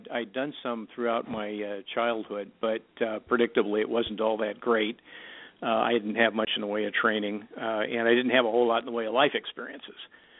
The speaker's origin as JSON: {"language": "English", "region": "Midwest", "country": "United States", "tie": "born or raised there", "said": "No, I grew up in the Midwest"}